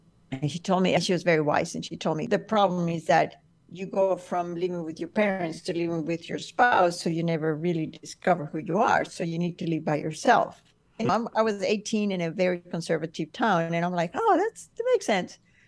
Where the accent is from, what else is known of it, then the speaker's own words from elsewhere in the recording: El Limón, Aragua, Venezuela; It was absolutely magical, especially because El Limón is a little town. It's 10,000-15,000 people right in the mountains